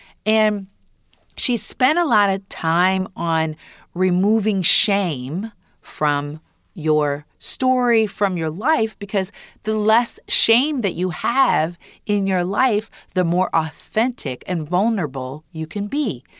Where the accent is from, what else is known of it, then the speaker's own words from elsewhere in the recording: Fostoria, Ohio, United States; still lived in the community that we grew up in Fostoria, Ohio.